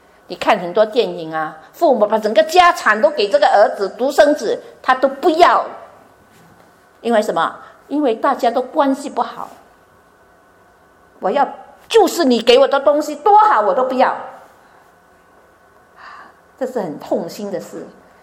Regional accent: Chaozhou, Guangdong, China; first language Teochew; 我是潮州人，我们去教会之后呢，我们就会讲普通话啦，不用说读书就会普通话。然后广东话是教会那边学的，因为教会都是传道人牧师都是香港来的，就所以我们全部讲广东话。

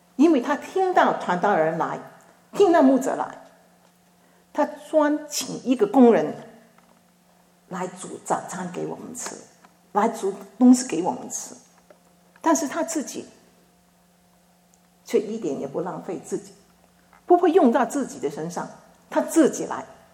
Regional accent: Guangdong, China; 所有的东西不给我们潮州人的好吃

